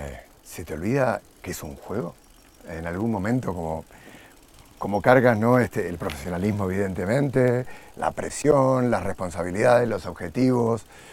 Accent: Argentina; now in Spain; Yo soy un argentino que vive en España, entiendo eso de tener una raíz diferente.

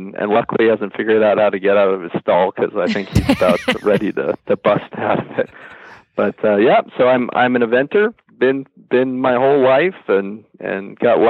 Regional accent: California, United States; Primarily, I grew up actually out in California competing

